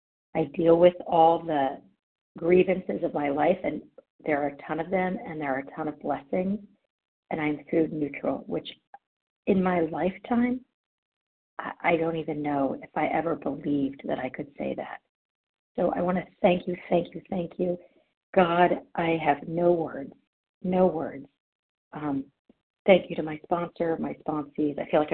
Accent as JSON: {"language": "English", "region": "California", "country": "United States", "said": "from California"}